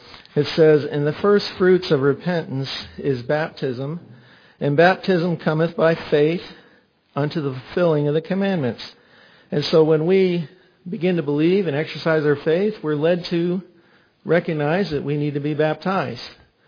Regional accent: Canada; I'm from Canada and I have family up there.

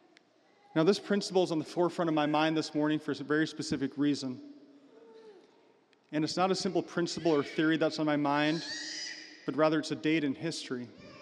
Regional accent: Williston, United States; It's kind of like being from Williston. People are always surprised that I'm from Williston.

